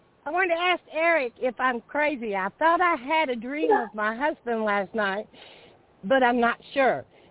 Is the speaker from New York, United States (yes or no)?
no; Georgia, United States; I'm from Georgia.